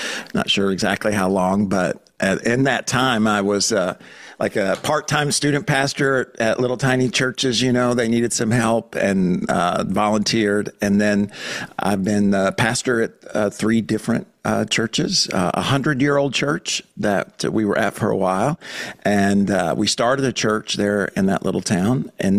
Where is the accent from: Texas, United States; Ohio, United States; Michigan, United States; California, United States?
Michigan, United States; born there; also born or lived in Arkansas; now in South Florida, United States; And I was born in Michigan, but Steph and I, my wife, we met in Arkansas, small town.